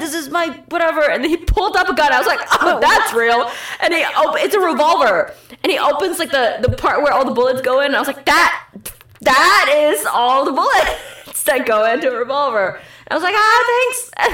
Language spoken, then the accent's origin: English; Texas, United States; And then we're like, oh yeah, we're from Texas.